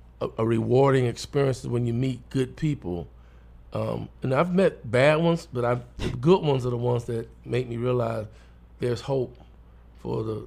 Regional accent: California, United States; now in North Carolina, United States; Well, my thing is, you know, I'm coming from California, which is a very competitive

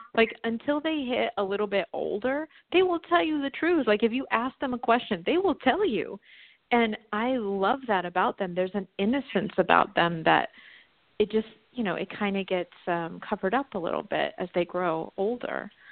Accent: Virginia, United States; I did a book tour in my hometown in Virginia, and I invited her.

